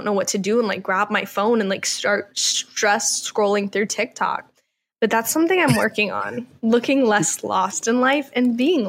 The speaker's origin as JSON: {"language": "English", "region": "Georgia", "country": "United States", "tie": "born or raised there", "said": "Charlotte does remind me a lot of like where I grew up in Georgia"}